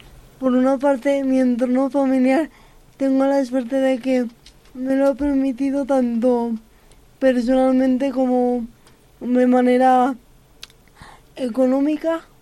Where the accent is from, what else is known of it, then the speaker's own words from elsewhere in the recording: Burgos, Castile and León, Spain; estudié periodismo en Valladolid, yo soy de Burgos y me fui con mi madre a Valladolid para hacer la carrera, porque yo en ese momento pues todavía era joven para vivir sin mis padres.